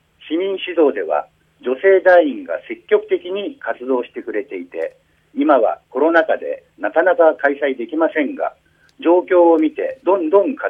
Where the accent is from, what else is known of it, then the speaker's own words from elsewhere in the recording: Chiba, Japan; 地元のチームですし